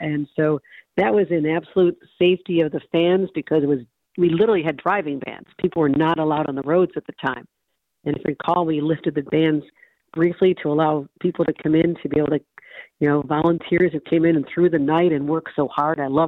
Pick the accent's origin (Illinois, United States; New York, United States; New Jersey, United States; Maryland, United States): New York, United States; Hamburg; I grew up in Hamburg, and, you know, it's always dangerous to be on the road.